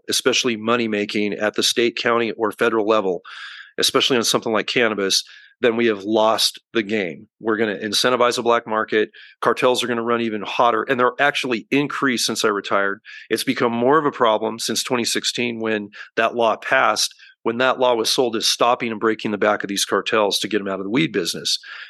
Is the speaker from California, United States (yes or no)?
yes; California, United States; I had a little bit of pride that in my home state, previous home state of California, we're the weed state of the world